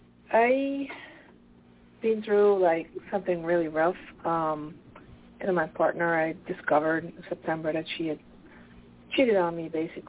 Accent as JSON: {"language": "English", "region": "Pennsylvania", "country": "United States", "said": "Pennsylvania."}